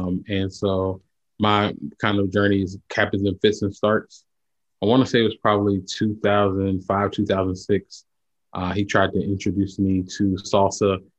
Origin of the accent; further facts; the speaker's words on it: Memphis, Tennessee, United States; I was born and raised in Memphis. I grew up in East Memphis, graduated from White Station High School